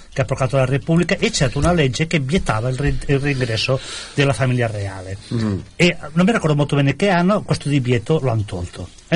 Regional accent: Naples, Campania, Italy; noi non siamo italiani, noi siamo napoletani.

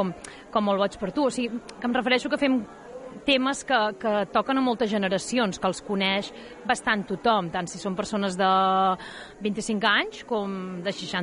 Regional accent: Navàs, Catalonia, Spain; Sí, sí, sí, jo sóc d'aquí al costat, jo sóc de Navàs

